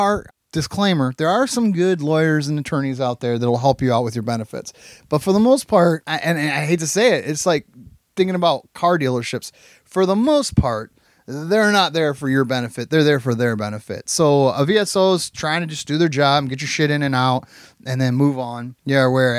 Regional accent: Fremont, Ohio, United States; this is the first time I've been that far away from like Fremont, Ohio, my hometown.

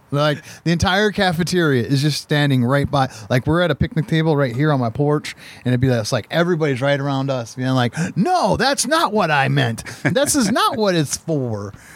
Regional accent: Midwest, United States; You know, like, I'm from the Midwest.

